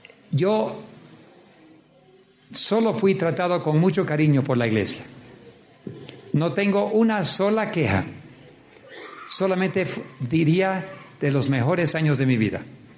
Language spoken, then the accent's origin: Spanish; Bolivia; Mi señora y yo somos bolivianos, criados en Bolivia, pero no nacidos. Nos tuvimos que naturalizar.